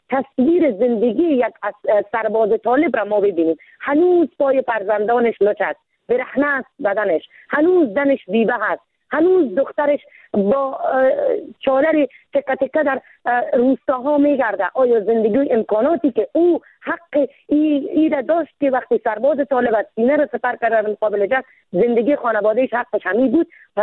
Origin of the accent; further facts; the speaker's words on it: Afghanistan; ولی من زن افغان هستم، من شیر زن هستم،